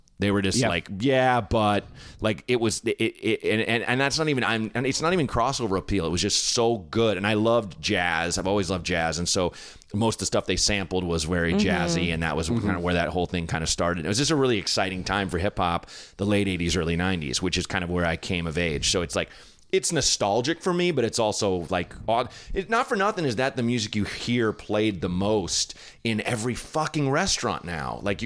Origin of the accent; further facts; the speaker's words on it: Portland, Oregon, United States; Portland, Oregon, in like kind of like Portland. A slightly blacker area of Portland, which is sounds like an oxymoron.